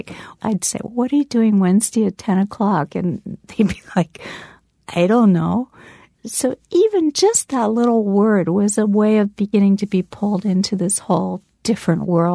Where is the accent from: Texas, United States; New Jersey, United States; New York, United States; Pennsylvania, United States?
New York, United States; I got there as a New Yorker where everything is scheduled, everything.